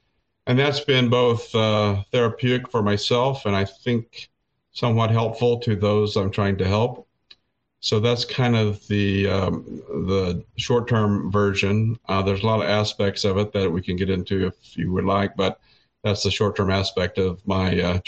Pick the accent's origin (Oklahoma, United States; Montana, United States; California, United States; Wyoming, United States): Oklahoma, United States; moved away as an adult; also born or lived in Texas / London, United Kingdom / New York; now in Michigan, United States; starting with my home state of Oklahoma, moving to Texas, then to London, England, then to New York, and then to Michigan 22 years ago.